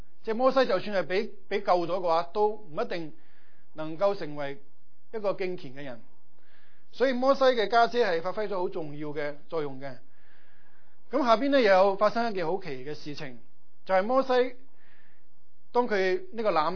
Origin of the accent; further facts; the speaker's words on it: Guangdong, China; 就由他即是没眼看了，我们广东人说